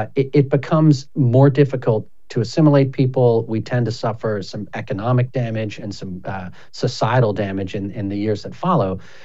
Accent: England, United Kingdom; born there; we have a very high percentage of foreign-born. I'm one of them. I was born in England.

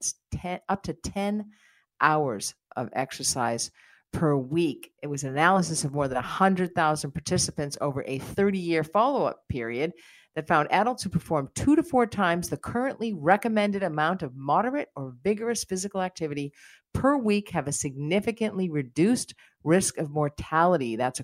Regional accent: United States; I can tell you, being an American

